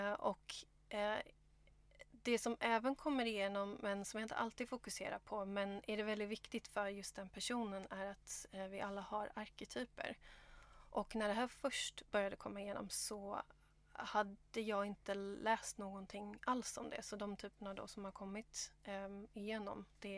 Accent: Stockholm, Stockholm County, Sweden; moved away as an adult; also born or lived in Gothenburg; now in Australia; så jag är född i Göteborg och växte upp i Stockholm. Inte så van att prata svenska, för jag har bott i Australien i nästan 11 år. Flyttade dit när jag var 22.

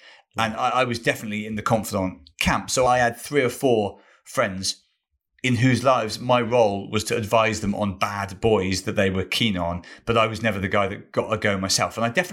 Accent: Wales, United Kingdom; And suddenly I've done 4 or 5 years of stand-up as a Welsh.

